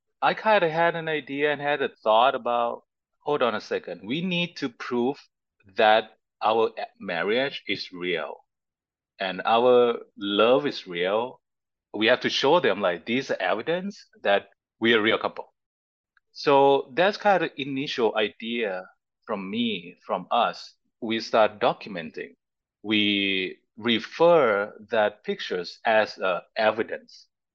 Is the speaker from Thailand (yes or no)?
yes; Thailand; I'm from Thailand.